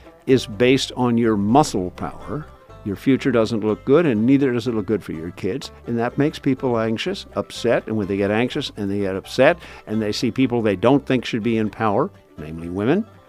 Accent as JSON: {"language": "English", "region": "Kentucky", "country": "United States", "tie": "born or raised there", "said": "Yeah, well, I grew up in Fleming County on an apple orchard and a tobacco farm."}